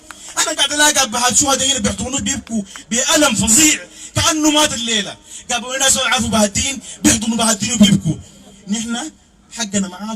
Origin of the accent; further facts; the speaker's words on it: Sudan; نحن كسودانيين حنوريكم يعني شو دم السوداني ده